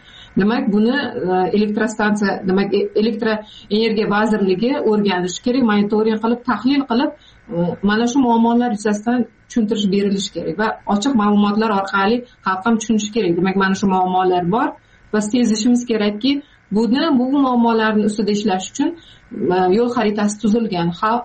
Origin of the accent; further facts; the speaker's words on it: Jizzakh Region, Uzbekistan; Bolalik Jizzaxda katta bo'lganmiz, Zardor tumanida.